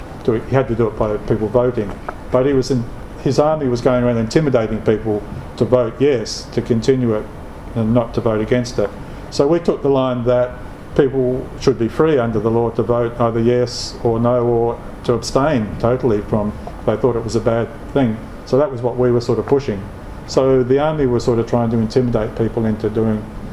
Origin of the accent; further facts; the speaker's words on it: Australia; Not so much for me as an Australian, you know, I could sort of leave any time, really.